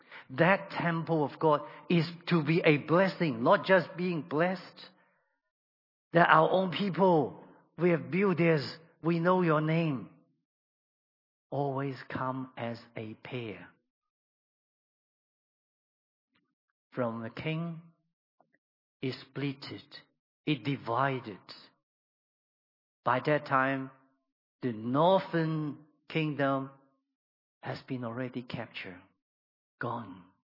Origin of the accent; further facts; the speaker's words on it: Hong Kong; And there's many of us. I'm from Hong Kong. Now, I came south. I'm here.